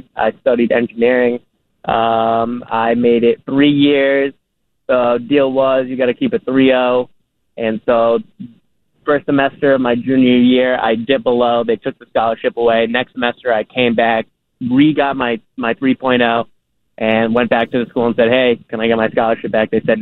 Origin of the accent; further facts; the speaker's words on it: Rhode Island, United States; I'm from Rhode Island. I didn't want to go to my state school.